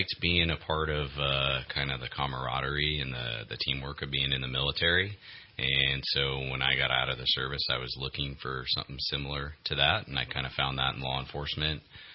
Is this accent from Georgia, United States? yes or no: no; California, United States; Sure. So I was born and raised here in Shasta County.